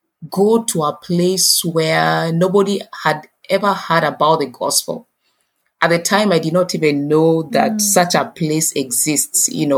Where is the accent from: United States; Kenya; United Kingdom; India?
Kenya; now in Zambia; I come from Kenya, but in the past decade, God has given me the opportunity to serve him in the mission field of South Sudan.